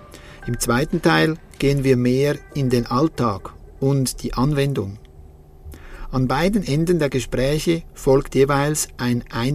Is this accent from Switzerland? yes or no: yes; Switzerland; wir sind ja beide Schweizer, Schweizerinnen und Schweizer